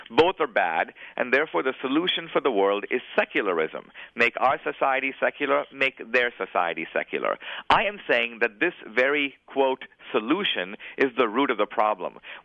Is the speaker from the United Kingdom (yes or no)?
no; India; moved away; I'm an immigrant from India. My family is originally Hindu, converts to Catholicism.